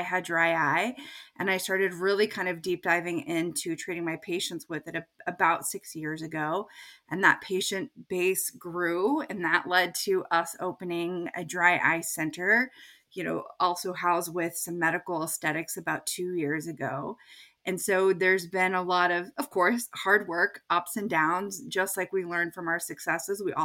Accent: Texas, United States; So I grew up in Texas.

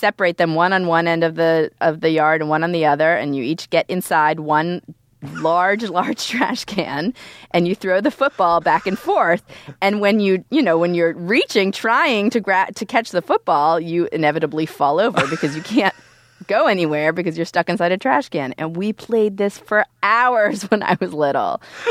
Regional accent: Youngstown, Ohio, United States; I was just home in Youngstown. I come from Youngstown, Ohio.

